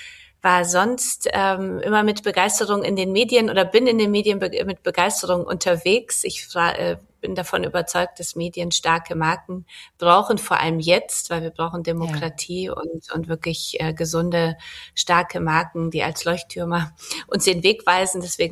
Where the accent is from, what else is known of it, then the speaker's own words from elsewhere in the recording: Poland; now in Munich, Germany; Ich komme aus Polen. Das ist mir wichtig. Ich bin mit meiner Mutter 1981 aus Polen, damals Kommunismus, nach Deutschland, nach München geflohen.